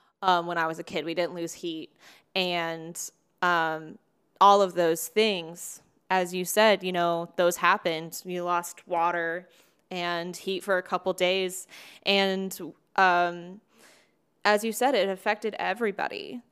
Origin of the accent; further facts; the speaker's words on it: Texas, United States; And I grew up in West Texas, where it snows a couple times a year, you know, not a ton.